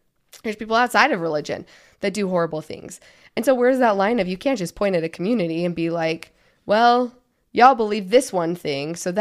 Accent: St. George, Utah, United States; like I grew up in St. George, which is like 45 minutes outside of Hilldale.

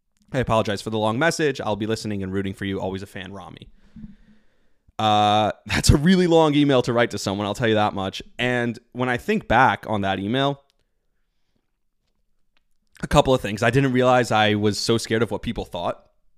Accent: New Jersey, United States; also born or lived in many other places; And the teams I love most are those teams who play in New York, growing up in New Jersey. Then many other places, as my family bounced around a bit, I always connected in a special way with sports.

